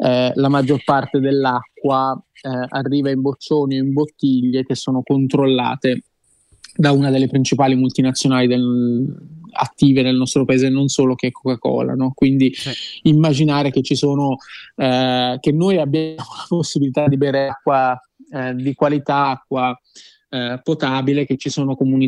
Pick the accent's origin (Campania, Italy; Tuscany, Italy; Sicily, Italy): Tuscany, Italy; Capannori; io vengo da Capannori, che è un comune in provincia di Lucca che tra i primi ha investito sul tema dei rifiuti, uno dei primi comuni rifiuti zero d'Italia